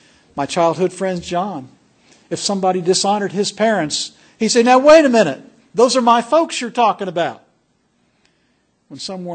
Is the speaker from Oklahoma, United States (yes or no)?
no; Missouri, United States; I'm from Missouri. You got to show me.